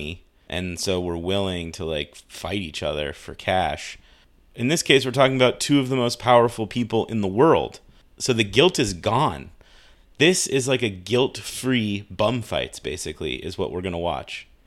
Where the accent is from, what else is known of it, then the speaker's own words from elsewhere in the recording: San Diego, California, United States; When you're like 12, 13, 14, growing up in San Diego, getting a hold of this thing was like the Holy Grail.